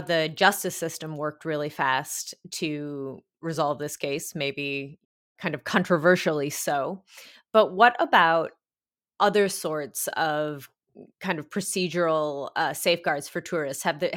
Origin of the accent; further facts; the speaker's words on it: United States; As an American, stereotypically, it's thought as American tourists, we are, as a group, I suppose, naturally pretty friendly, talkative, boisterous bunch.